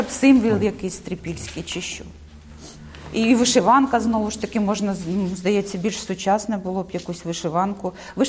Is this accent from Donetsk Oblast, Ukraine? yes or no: no; Hola Prystan, Kherson Oblast, Ukraine; Да, так само і в моєму рідному місті Гола Пристань, як святкували День Незалежності